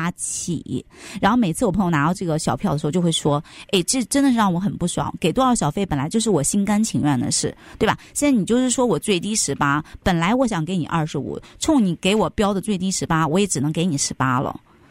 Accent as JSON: {"language": "Chinese", "country": "China", "said": "我们中国人又比较要面子"}